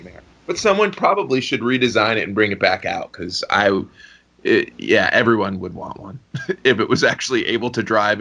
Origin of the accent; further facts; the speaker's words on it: Fort Myers, Florida, United States; Richard and Wayne are actually doing my hometown this year, Fort Myers, Florida.